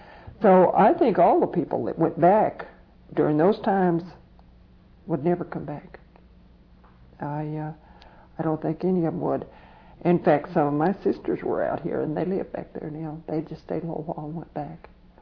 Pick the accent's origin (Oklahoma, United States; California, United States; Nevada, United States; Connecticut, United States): Oklahoma, United States; Pauls Valley; I've got a friend over just off of South Union out there by the fairgrounds that I grew up with in Paul's Valley.